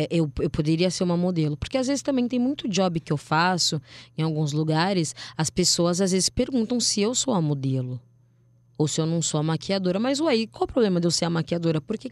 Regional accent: Brazil; E outra, a gente é brasileiro. Negro ainda, então, é olho na cabeça, na nuca.

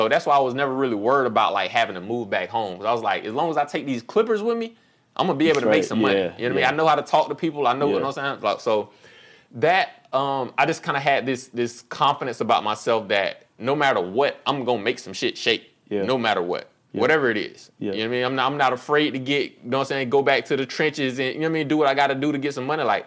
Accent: Charleston, South Carolina, United States; now in Los Angeles, United States; So I had just moved to LA. I had maybe been here a few months. And so I moved here from Charleston, South Carolina.

